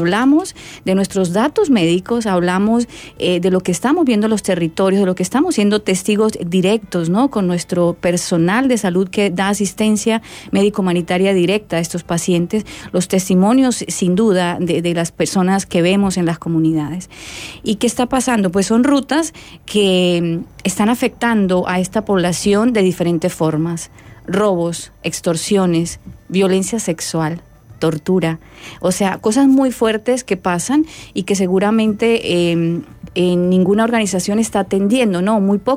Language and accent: Spanish; Colombia; más cerca en México y en mi misma Colombia, ¿no? No solo en mi tierra natal